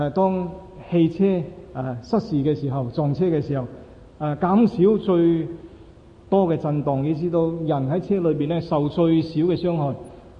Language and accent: Cantonese; Hong Kong; 係我香港人好鍾意用嘅名車